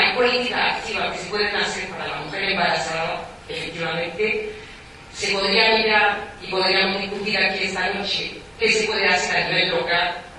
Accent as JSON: {"language": "Spanish", "country": "France", "accent": "French", "second_language": "Spanish", "said": "Yo creo que con mi acento se nota que soy francesa"}